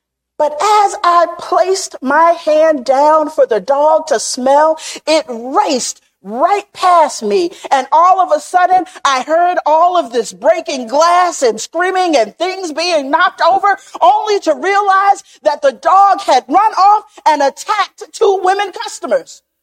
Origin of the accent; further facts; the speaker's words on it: Arkansas, United States; Unlocked, a jail experiment occurs in my home state of Arkansas